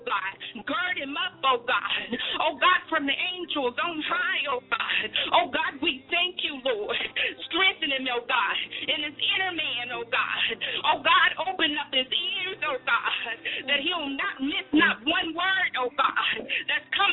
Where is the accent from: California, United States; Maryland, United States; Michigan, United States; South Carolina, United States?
South Carolina, United States; Greenville; Greenville, South Carolina.